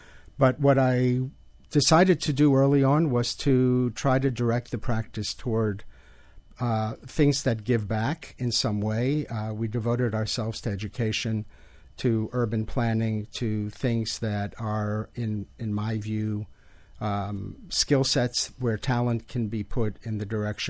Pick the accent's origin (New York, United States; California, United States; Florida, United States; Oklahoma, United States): Florida, United States; Miami Beach; I grew up on Miami Beach. My father died when I was young. I was raised by my mom.